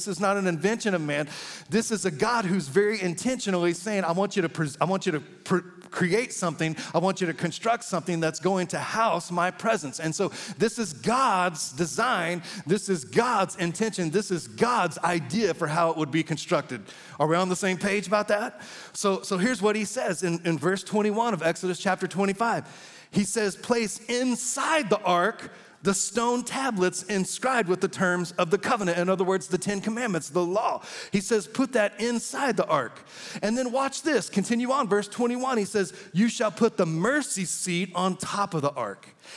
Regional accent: Lawrence, Kansas, United States; Hey, Pat, yeah … I'm from Lawrence, Kansas.

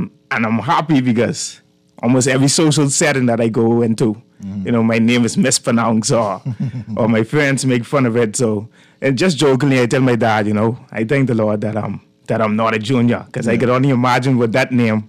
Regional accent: Bahamas; I grew up in Bacardi. The Haitian village in Bacardi, you know, just humble beginnings

